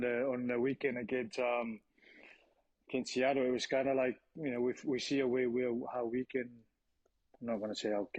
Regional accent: Samoa; I'm from Samoa, bro.

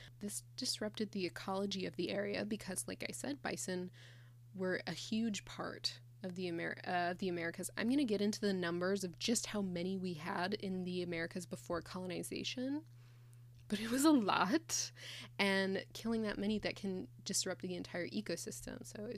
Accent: Texas, United States; I grew up in Texas where they make us learn where the buffalo roam and the deer and the antelope play.

